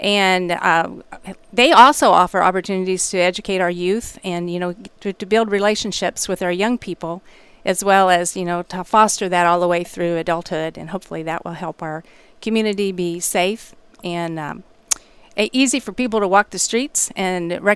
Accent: Moberly, Missouri, United States; I am. I was born in Moberly. Had two short stints where I didn't live in Moberly, but came right back home where I belonged.

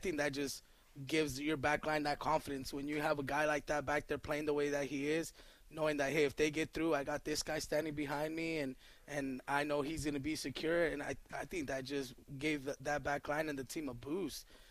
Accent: Selma, California, United States; also born or lived in Iowa; I mean, I was born and raised in Selma, grew up at going to school, Selma Unified School District, graduated from Selma High in 2008, moved away for a few years to play college soccer in Iowa.

